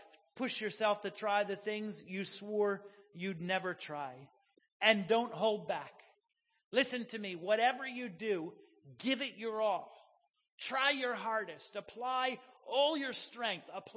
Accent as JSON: {"language": "English", "region": "Midwest", "country": "United States", "said": "When my wife and I moved here in 1996, we came from the Midwest"}